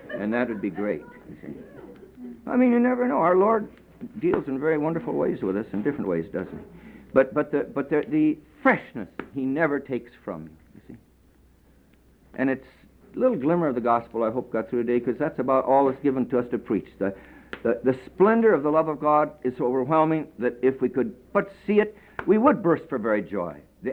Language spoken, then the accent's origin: English; Ada, Minnesota, United States; I was brought up in the Red River Valley, in the piety of the Red River Valley myself, Ada, Minnesota, Detroit Lakes.